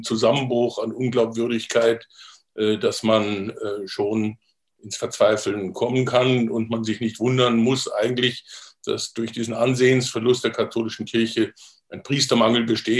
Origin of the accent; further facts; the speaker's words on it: Coburg, Bavaria, Germany; in meiner Heimatgemeinde in Coburg in Franken. Mein Großvater, also der Vater meines Vaters, war evangelischer Pfarrer, mein Urgroßvater auch. Und so ist in unserer Familie eigentlich eine lange protestantische Tradition.